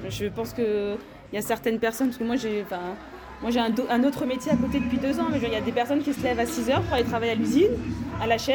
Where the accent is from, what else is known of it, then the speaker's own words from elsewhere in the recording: Grand Est, France; ça me rappelle un peu mon enfance en Alsace où c'était très... En Alsace on est très tournoi, très côté familial